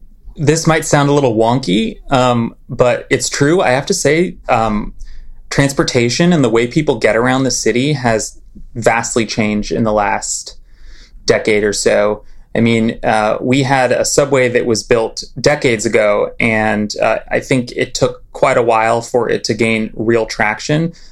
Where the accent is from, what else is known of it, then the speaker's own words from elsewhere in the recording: Los Angeles, California, United States; So I grew up in Los Angeles. Like I said, I grew up reading the newspaper every morning at, you know, the breakfast table.